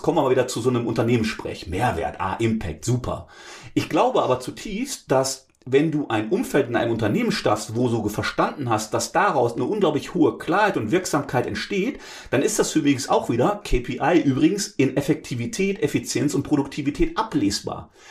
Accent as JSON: {"language": "German", "region": "North Rhine-Westphalia", "country": "Germany", "said": "man merkt ja vielleicht auch, ich komme aus dem Ruhrgebiet"}